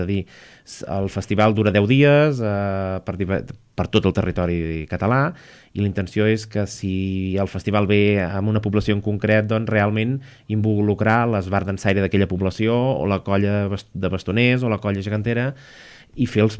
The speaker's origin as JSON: {"language": "Catalan", "region": "Catalonia", "country": "Spain", "said": "ja que jo soc de la Conca de Barberà"}